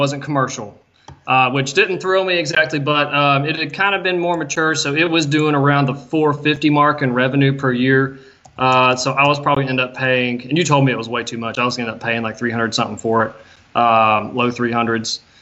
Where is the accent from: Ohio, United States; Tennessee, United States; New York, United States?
Tennessee, United States; I grew up in Tennessee right next door.